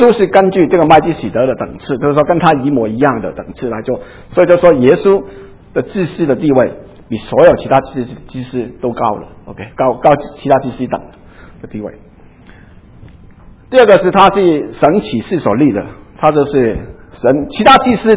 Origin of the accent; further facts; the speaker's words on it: China; 好像这个听起来好像是我们中国人的这个